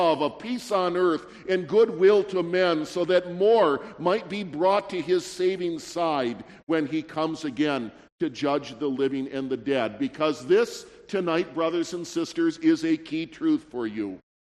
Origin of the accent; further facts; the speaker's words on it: Michigan, United States; right there in the middle of the murder and crime capital of my home state of Michigan